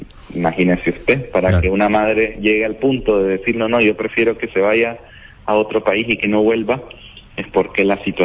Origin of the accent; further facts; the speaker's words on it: Nicaragua; Yo soy sacerdote nicaragüense, de Nicaragua. Estaba hasta hace dos meses estudiando en España. Yo en el 2021 fui enviado a continuar los estudios a España, en Pamplona. Ahí estuve dos años.